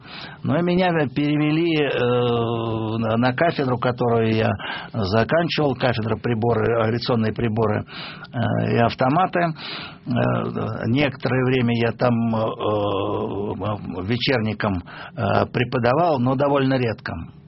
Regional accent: Moscow, Russia; Дело в том, что я родился в Сокольниках.

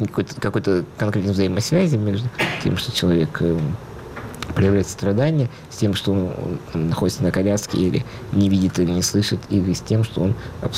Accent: Russia; born there; поскольку я русский человек, я родился в России, тут родились мои все предки, похоронены.

